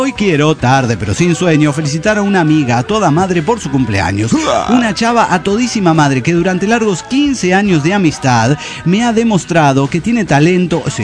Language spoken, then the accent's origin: Spanish; Cholula, Puebla, Mexico; de Cholula, Puebla.